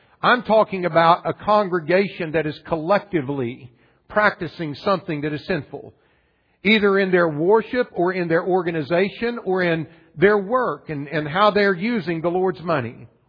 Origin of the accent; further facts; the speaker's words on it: Oklahoma, United States; I had a very good friend back in Oklahoma, moved to my hometown that I grew up